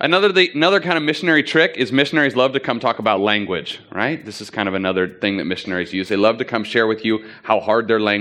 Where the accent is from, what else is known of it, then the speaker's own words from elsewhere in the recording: San Diego, California, United States; now in Australia; We're from Southern California in the States. We're from San Diego area.